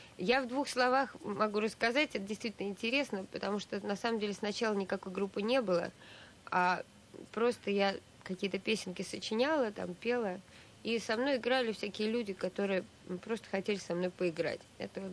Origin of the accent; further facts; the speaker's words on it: Moscow, Russia; я из Москвы. Я родилась 19 апреля 61 года в Москве.